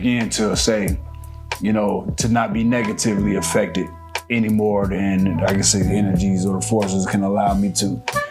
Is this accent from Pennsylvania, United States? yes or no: no; Michigan, United States; I'm from Michigan.